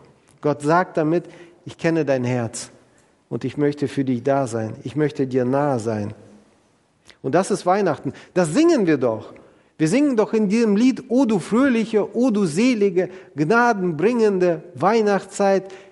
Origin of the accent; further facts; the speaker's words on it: Kazakhstan; Wisst ihr, ich komme aus Kasachstan, ich bin in Kasachstan geboren